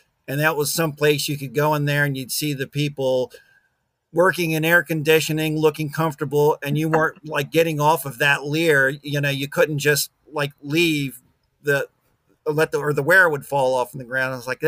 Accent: Bridgeton, New Jersey, United States; I grew up in Cumberland County in a town called Bridgeton in South Jersey. And I continue to live in the county and work here.

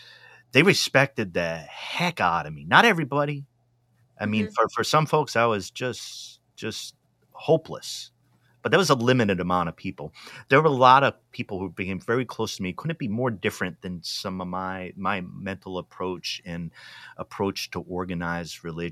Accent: Rhode Island, United States; I grew up in Rhode Island, a large Portuguese population, family background, Portuguese.

